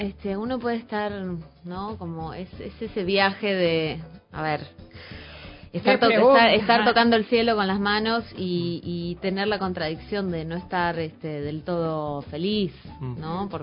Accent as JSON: {"language": "Spanish", "town": "Rosario", "region": "Santa Fe", "country": "Argentina", "lives_now": "Buenos Aires, Argentina", "said": "yo tenía solo 21 años, recién había llegado a Buenos Aires, estaba haciendo mi primer musical acá en Buenos Aires, yo soy de Rosario"}